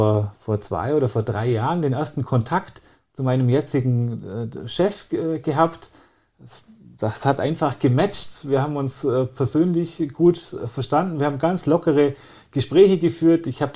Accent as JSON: {"language": "German", "town": "Memmingen", "region": "Bavaria", "country": "Germany", "tie": "born or raised there", "said": "Ich sage jetzt mal eher sozialer Brennpunkt vielleicht, war der Memminger Osten."}